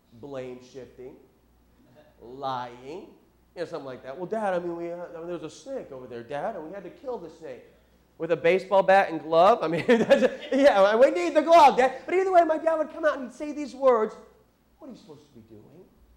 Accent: Tucson, Arizona, United States; I grew up in Tucson, Arizona, a long, long way from here. And in where I grew up, there wasn't a whole lot of grass.

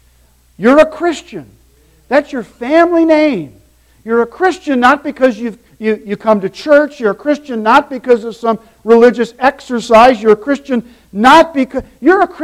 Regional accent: New York, United States; We grew up just outside of New York, and over the years he had built up a clientele and a business of professional people that were looking for things.

